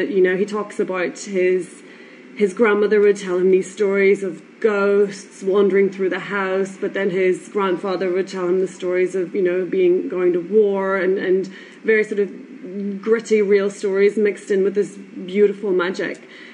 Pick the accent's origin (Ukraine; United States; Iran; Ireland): Ireland; accent: Irish; You may have picked up from my accent that … that I'm Irish